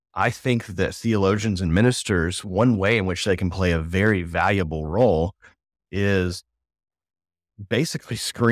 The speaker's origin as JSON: {"language": "English", "region": "Alabama", "country": "United States", "tie": "born or raised there", "said": "I'm now living back in my home state of Alabama"}